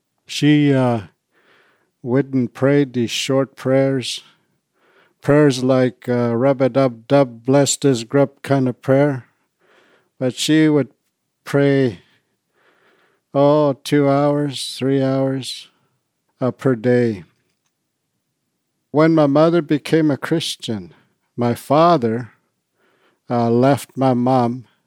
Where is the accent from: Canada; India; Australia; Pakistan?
Canada; Round Lake, Ontario; I come from Round Lake, Ontario. It's often called Riagamaw these days. And I come from the North Caribou Lake Band of people. I come from a family of 13 children.